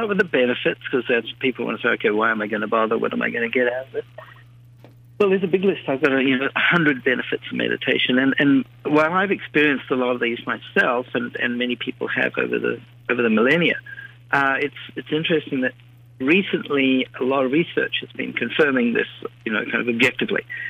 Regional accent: New Zealand; Well, I grew up in New Zealand, and you might be able to tell that from my accent.

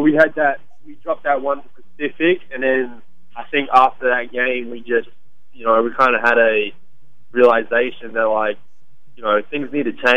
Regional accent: Western Australia, Australia; I'm from Western Australia, so the worst fires are over in New South Wales and Victoria.

